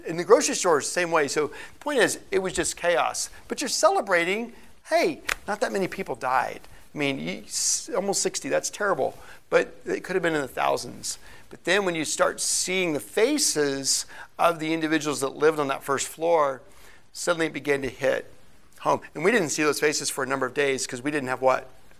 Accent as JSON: {"language": "English", "region": "Oklahoma", "country": "United States", "tie": "born or raised there", "said": "I grew up in Oklahoma. You know tornadoes could come."}